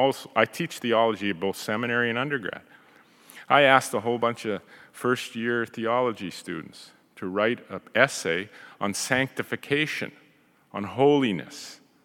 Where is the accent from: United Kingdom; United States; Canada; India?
Canada; I come from Treaty 8.